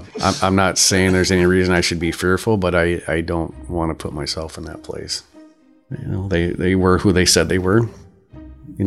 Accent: Texas, United States; also born or lived in Grand Rapids, Michigan; I was born in Grand Rapids. My mom and my dad divorced when I was young. We moved to Texas.

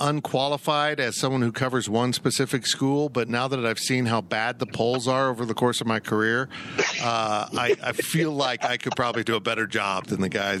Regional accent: Kansas, United States; I've been in Kansas almost my whole life

